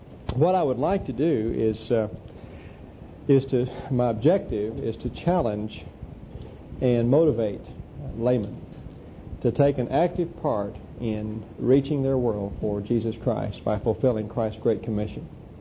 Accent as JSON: {"language": "English", "town": "Duncan", "region": "Oklahoma", "country": "United States", "said": "I'm from Duncan, Oklahoma."}